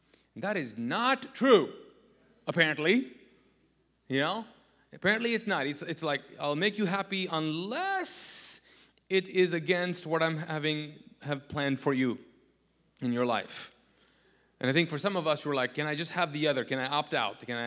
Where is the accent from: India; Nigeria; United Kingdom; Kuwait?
Kuwait; now in United States; I came to the South when I came from Kuwait. I came to the South.